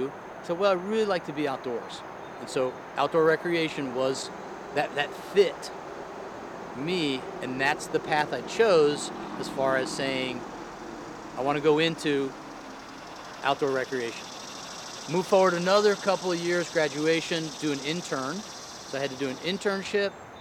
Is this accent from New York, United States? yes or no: no; Connecticut, United States; No, I'm a Connecticut kid.